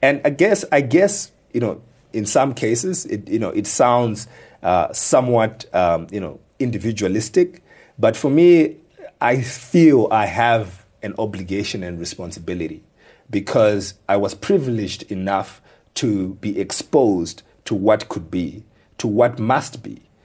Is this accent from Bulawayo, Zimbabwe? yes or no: no; Mutare, Manicaland, Zimbabwe; now in Harare, Zimbabwe; I think about some of the very first days when I moved to Harare for the first time, because I grew up in Mutare.